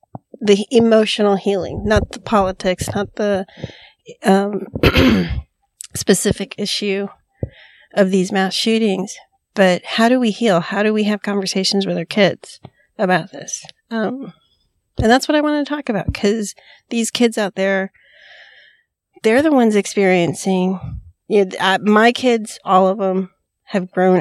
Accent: Florida, United States; I'm from Florida. That was very close to home.

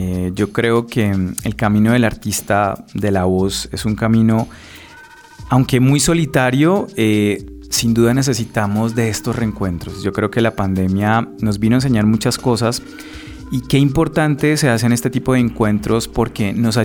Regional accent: Bucaramanga, Santander, Colombia; now in Bogotá, Colombia; yo soy de Bucaramanga, y le digo, papá, yo me quiero ir a estudiar a Bogotá

